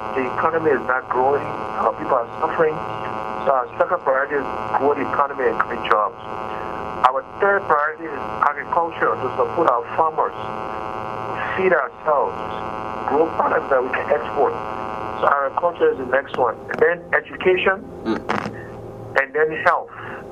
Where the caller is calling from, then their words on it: Togo; I'm speaking from Togo.